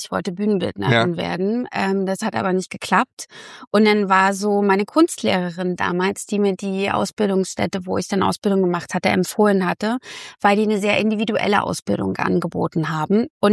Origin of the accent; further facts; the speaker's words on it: Halle, Saxony-Anhalt, Germany; Weil ich komme, wie gesagt, aus Halle